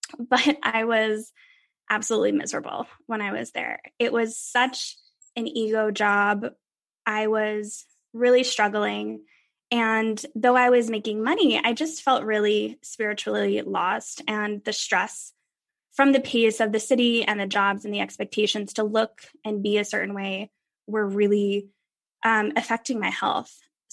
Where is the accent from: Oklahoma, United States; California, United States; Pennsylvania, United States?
Pennsylvania, United States; But I grew up in Pennsylvania. And, you know, my story, you know, I come from very humble beginnings.